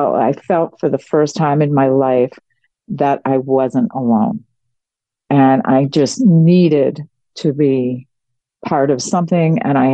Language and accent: English; United States; And as an American, as a mother, I said, "I have to do something.